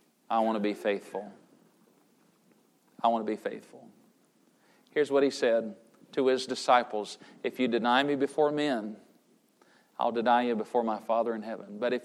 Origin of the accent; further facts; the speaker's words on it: United States; It's so hurtful as an American to see what's going on in our country.